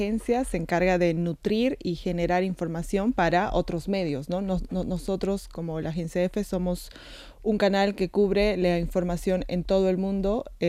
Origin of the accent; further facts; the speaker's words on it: Bolivia; Yo soy de Bolivia, así que es eso.